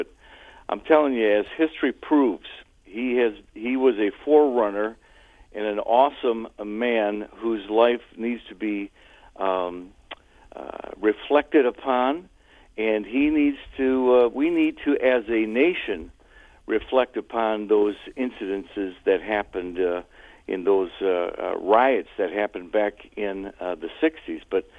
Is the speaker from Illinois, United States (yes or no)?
no; South Park, Michigan, United States; I was raised in South Park. I didn't understand. Some of my best friends were black boys